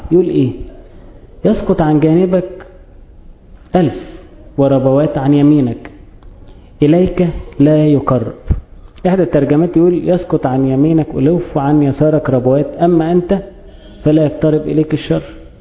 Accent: Egypt; يعني زي عندنا في مصر كده

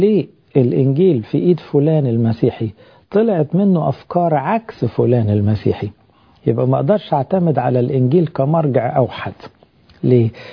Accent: Egypt; ما يخصنا احنا كشعب مصري

